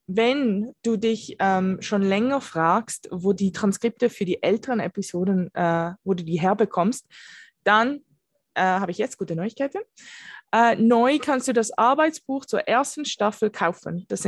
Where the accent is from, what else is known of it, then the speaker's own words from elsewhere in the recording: Basel, Basel-Stadt, Switzerland; Ich bin Baslerin